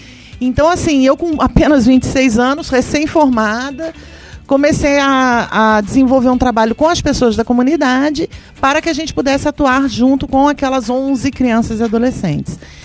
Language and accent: Portuguese; Rio de Janeiro, Brazil; now in São Vicente de Minas, Brazil; Que eu saí do Rio de Janeiro, eu sou carioca, e vim para São Vicente de Minas.